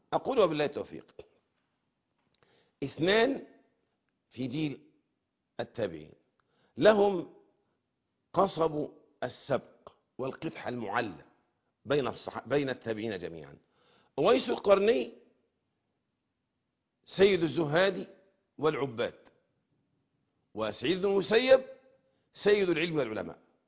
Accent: Egypt; accent: Egyptian

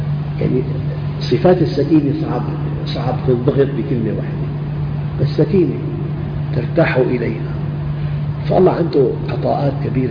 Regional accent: Damascus, Damascus Governorate, Syria; في عندنا بالشام جادات،

